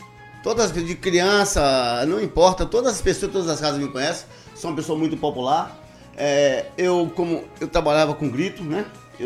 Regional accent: Bahia, Brazil; Então, realmente, adotei, sou baiano, conhecido como baiano há 30 anos.

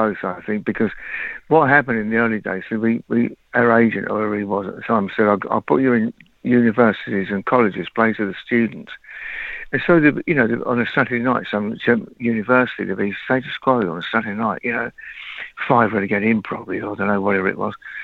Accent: London, United Kingdom; No, we're not Australia, we're from England.

